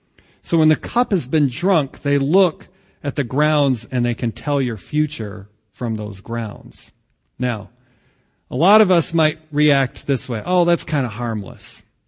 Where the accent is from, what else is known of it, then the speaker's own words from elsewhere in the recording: New England, United States; And I'm from New England, which means I'm skeptical and cynical of any kind of number like that.